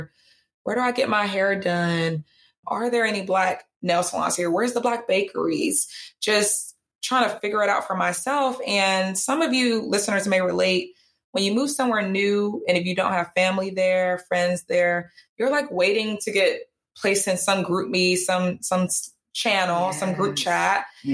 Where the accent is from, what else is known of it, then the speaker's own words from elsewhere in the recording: North Carolina, United States; also born or lived in California; I grew up in North Carolina.